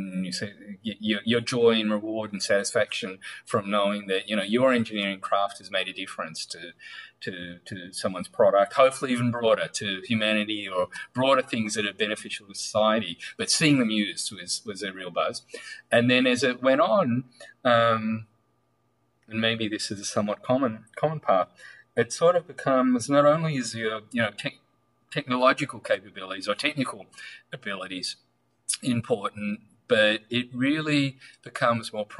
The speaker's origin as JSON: {"language": "English", "country": "Australia", "tie": "born or raised there", "said": "Yeah, so I'm Australian, so I grew up in Australia"}